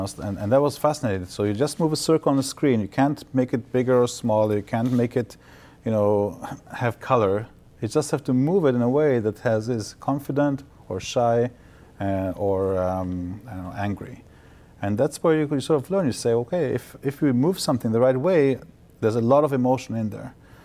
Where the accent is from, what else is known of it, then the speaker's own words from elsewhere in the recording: Germany; also born or lived in Israel; I grew up in Germany and in Israel, so half of my childhood in each of the countries.